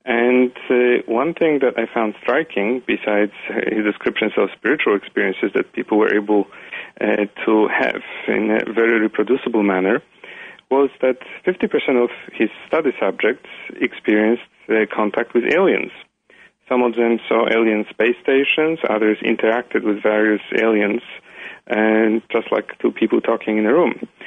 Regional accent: Poland; Well, I'm a physician. I'm originally from Poland

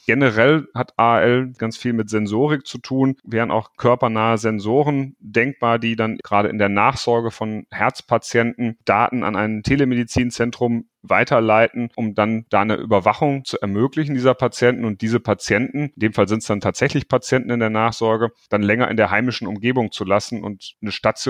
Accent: North Rhine-Westphalia, Germany; also born or lived in Ruhr; Ich komme weg aus dem Münsterland, habe aber auch eine Zeit im Ruhrgebiet verbracht.

